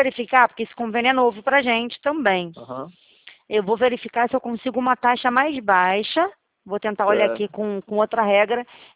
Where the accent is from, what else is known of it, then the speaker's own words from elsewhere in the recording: Rio de Janeiro, Brazil; Sou do Rio de Janeiro.